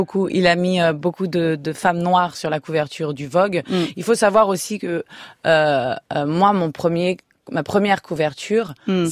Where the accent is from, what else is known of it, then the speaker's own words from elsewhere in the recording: France; Je suis française